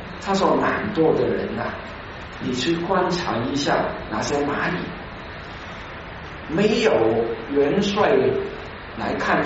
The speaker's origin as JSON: {"language": "Chinese", "country": "Hong Kong", "tie": "born or raised there", "said": "我常常从中文网站看看香港的新闻，因为我是我的老家，所以很关心那里发生的一些事。"}